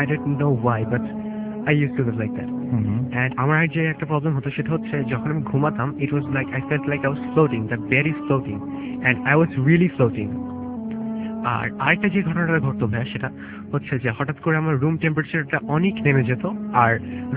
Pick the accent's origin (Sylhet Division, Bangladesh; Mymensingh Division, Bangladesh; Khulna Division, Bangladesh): Khulna Division, Bangladesh; Kushtia; আমার home town হচ্ছে কুষ্টিয়া